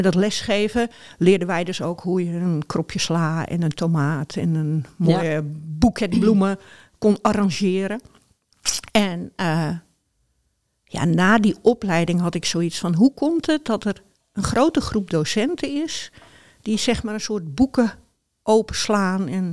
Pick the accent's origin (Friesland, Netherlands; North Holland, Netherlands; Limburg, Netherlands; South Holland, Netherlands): North Holland, Netherlands; Ik kom uit Noord-Holland.